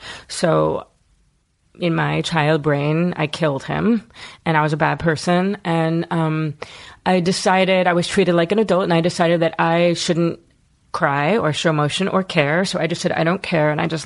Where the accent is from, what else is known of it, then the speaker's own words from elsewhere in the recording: Philadelphia, Pennsylvania, United States; born there; Yes, I was born in Philadelphia, South Philadelphia.